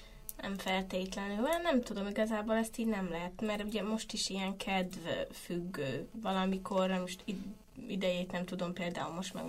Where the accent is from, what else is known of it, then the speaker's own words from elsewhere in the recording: Zakarpattia Oblast, Ukraine; mert én meg ugye kárpátaljai vagyok, aztán ugye beszélek ukránul, oroszul